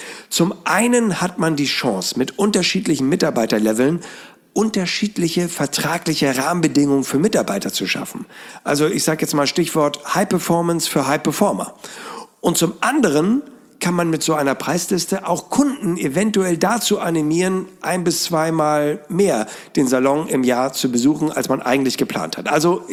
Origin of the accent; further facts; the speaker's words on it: Hamburg, Germany; in meiner Heimatstadt statt, in Hamburg